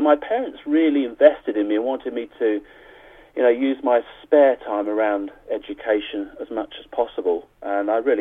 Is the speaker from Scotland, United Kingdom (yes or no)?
no; Cambridge, East of England, United Kingdom; now in London, United Kingdom; I'm originally from Cambridge, from the town or city of Cambridge. And that's where my parents still live. So for the first 18, 19 years of my life, I was, as I like to say, born and educated in Cambridge.